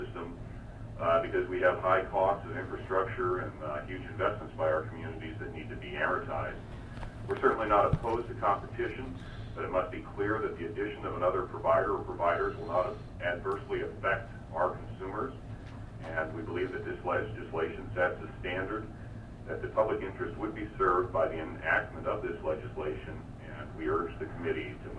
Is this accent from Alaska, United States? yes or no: yes; Nome, Alaska, United States; I'm from Nome